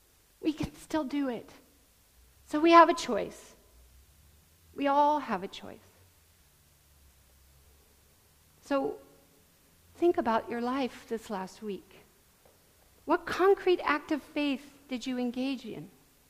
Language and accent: English; California, United States; I was raised in California.